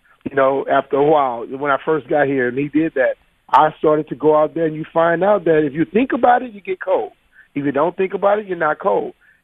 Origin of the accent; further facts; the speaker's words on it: Louisiana, United States; I came here from Louisiana.